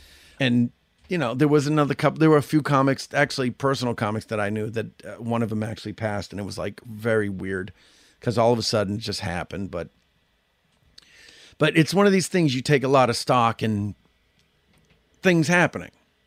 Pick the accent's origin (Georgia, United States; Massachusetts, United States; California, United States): Massachusetts, United States; Boston; Also, because I'm from Boston, a lot of my Bostonian friends will get this